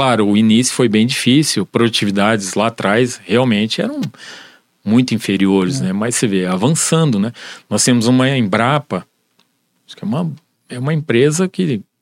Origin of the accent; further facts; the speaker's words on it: Paraná, Brazil; now in Mato Grosso, Brazil; Eu estou desde 81 no Mato Grosso. Eu sou aqui do Paraná, sou da região de Cascavel.